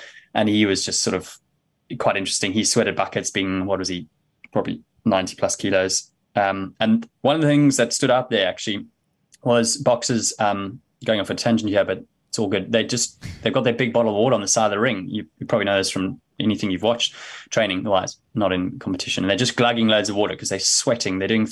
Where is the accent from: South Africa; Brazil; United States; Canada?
South Africa; now in Leeds, United Kingdom; It's into my sixth year now up in Leeds in the UK. Obviously I'm South African, met you in PE